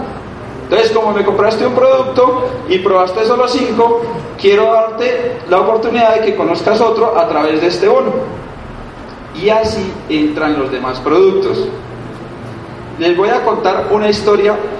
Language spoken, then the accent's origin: Spanish; Colombia; como buenos colombianos